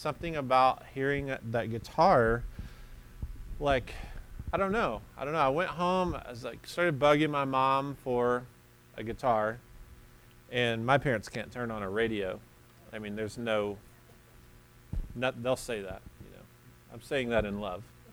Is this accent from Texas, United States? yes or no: no; Muscle Shoals, Alabama, United States; So I have these very Southern roots. I grew up in Muscle Shoals, Alabama.